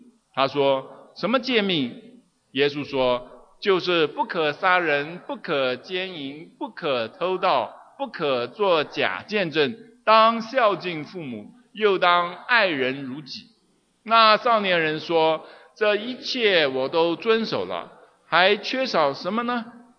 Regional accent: China

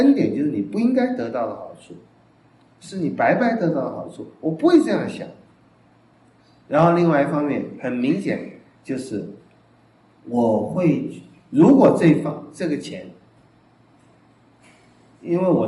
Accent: China; 我在想，第一天我们中国人会拼命捡

